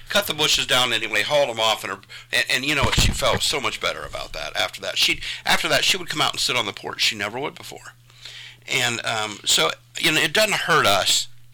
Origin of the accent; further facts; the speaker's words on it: Columbus, Ohio, United States; born there; I was born on South Harris Avenue in North Harris. In Columbus, Ohio, in 1958, and that was a very blue-collar neighborhood at the time.